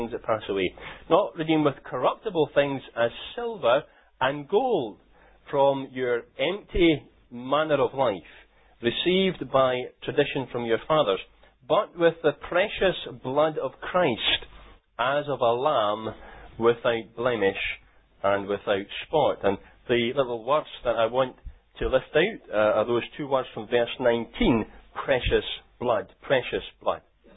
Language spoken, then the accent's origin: English; Lesmahagow, Scotland, United Kingdom; with a young chap that I grew up with in Lismahago.